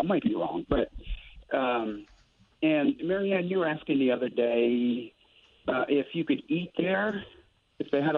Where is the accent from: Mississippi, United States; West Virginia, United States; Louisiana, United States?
Mississippi, United States; born there; You know, I was born in Mississippi, and so is Archie.